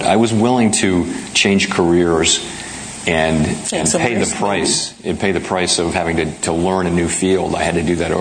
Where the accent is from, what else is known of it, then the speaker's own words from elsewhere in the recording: Washington, District of Columbia, United States; And I grew up in Washington, D.C., and the whole Washington, D.C. political scene is there. But my parents and my family were not part of that. We were just people who lived in Washington.